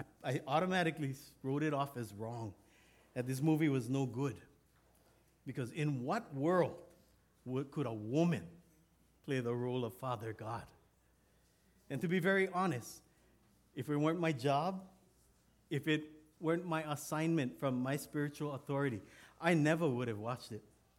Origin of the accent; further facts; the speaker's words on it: Hawaii, United States; first language Hawaiian Pidgin; he's speaking my first language, Pidgin, and I can always understand.